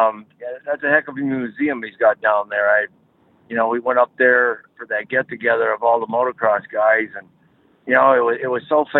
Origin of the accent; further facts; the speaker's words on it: New England, United States; now in Florida, United States; Come back to my hometown area, and I really do miss New England an awful lot. I love the people up there. It's a whole variety of people down here in Florida.